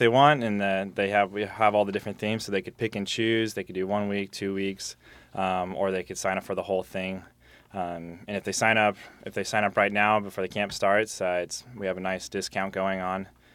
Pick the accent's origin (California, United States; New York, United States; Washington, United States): Washington, United States; Seattle; I'm from Seattle, Washington, so I'm a Northwest native, so this weather here and the whole green and the wet is home to me